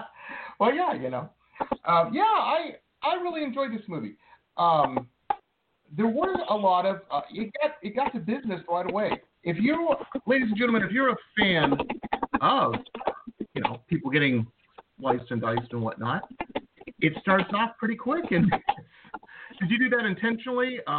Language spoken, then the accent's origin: English; Detroit, Michigan, United States; I grew up in Detroit, and always I had lots of friends in Cleveland and Cincinnati, so I was always all over Ohio, it seemed.